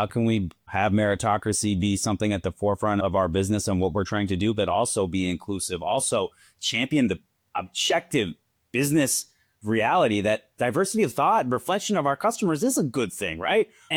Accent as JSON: {"language": "English", "country": "United States", "said": "Because listen, I am a American."}